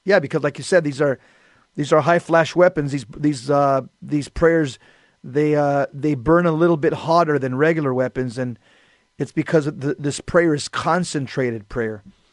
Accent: United States; We don't hate you guys. We're all American.

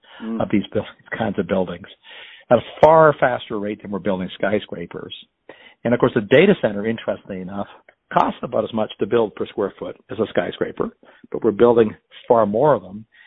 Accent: Canada; now in United States; I'm Canadian. I immigrated to America

